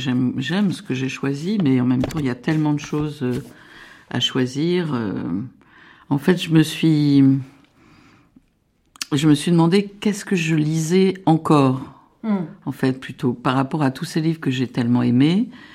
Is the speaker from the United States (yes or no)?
no; Beauvais, Hauts-de-France, France; Quand j'étais enfant, c'était à Beauvais